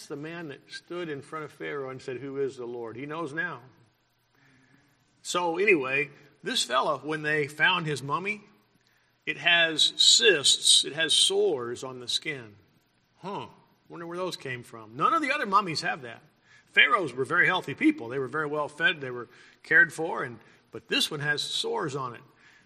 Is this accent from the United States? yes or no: yes; Carlsbad, New Mexico, United States; born there; I was born in Carlsbad.